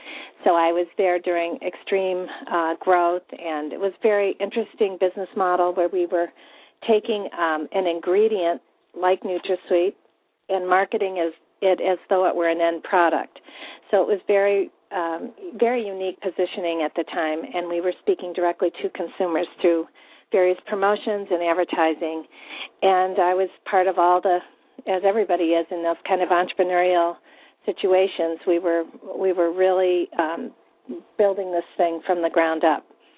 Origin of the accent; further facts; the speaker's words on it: Michigan, United States; also born or lived in Boston / Chicago; I am from the Midwest originally, from Michigan, and I went to college in Boston, and I found myself in Chicago as a young person getting my career started